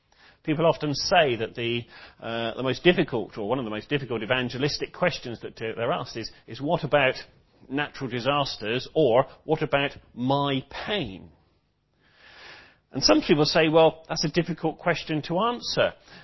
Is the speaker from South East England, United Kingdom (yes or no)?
no; Bristol, South West England, United Kingdom; whether it's London or my hometown of Bristol.